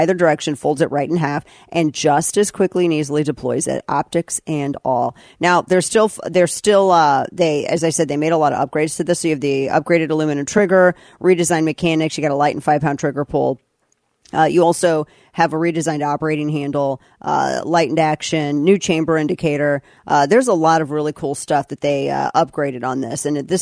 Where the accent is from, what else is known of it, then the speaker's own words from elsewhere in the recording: Missouri, United States; I mean, I'm from Missouri. It's literally enshrined in our Constitution that we can make moonshine.